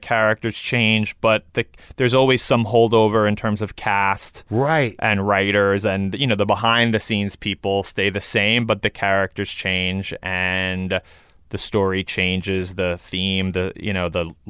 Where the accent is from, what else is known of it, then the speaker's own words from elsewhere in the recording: New York City, New York, United States; now in Los Angeles, United States; I grew up in New York City, so this is a nice change of pace.